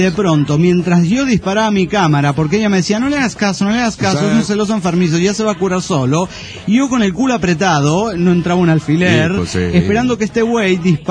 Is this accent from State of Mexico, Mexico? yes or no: no; Zapopan, Jalisco, Mexico; de Zapopan.